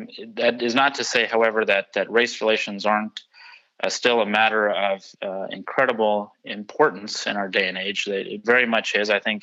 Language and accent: English; Lynchburg, Virginia, United States; Yes, I'm from Lynchburg, Virginia, which is about an hour south of Charlottesville.